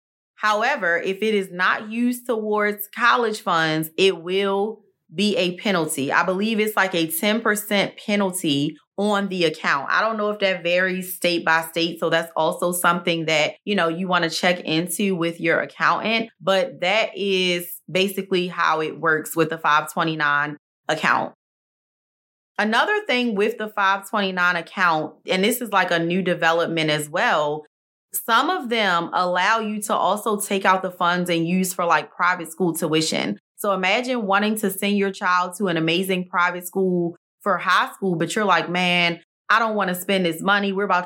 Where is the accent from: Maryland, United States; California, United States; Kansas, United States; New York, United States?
Maryland, United States; now in Texas, United States; Maryland is my home state.